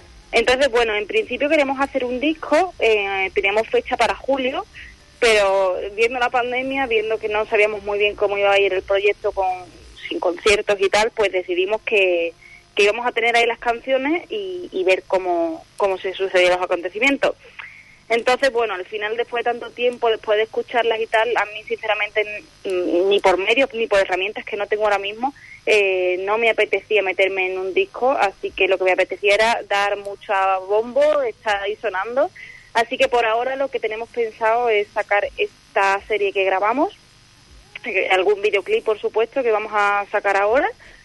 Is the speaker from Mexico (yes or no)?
no; Andalusia, Spain; yo soy de Cádiz, bueno, soy de un pueblo de Cádiz, pero yo estudié la carrera en Sevilla.